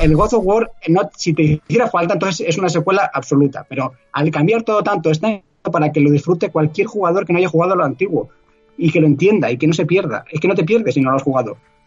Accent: León, Castile and León, Spain; Manu y yo nos matamos porque somos los dos de León

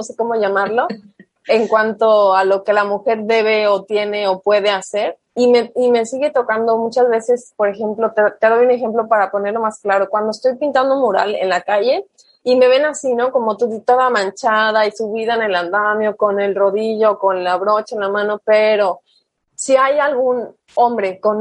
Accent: Cancún, Quintana Roo, Mexico; also born or lived in Mexico City; Nací en DF, pero toda mi vida, desde los 2 meses, he estado aquí. Entonces, prácticamente yo me considero cancunense totalmente. Y aquí crecí y aquí es mi lugar de vida.

